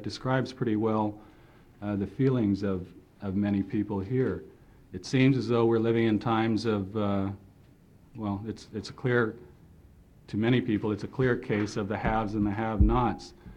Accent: Juneau, Alaska, United States; also born or lived in Angoon; From Angoon, Alaska. I was born in Angoon. I was raised here in Juneau.

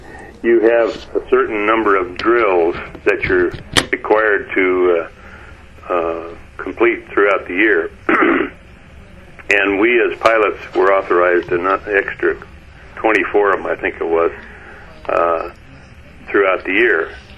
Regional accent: Pacific Northwest, United States; No, I was born and raised in the Northwest.

